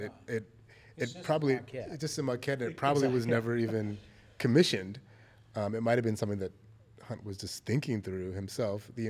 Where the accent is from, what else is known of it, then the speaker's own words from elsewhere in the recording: Atlanta, Georgia, United States; But I grew up in Atlanta, and of course, Atlanta has a great civil rights history.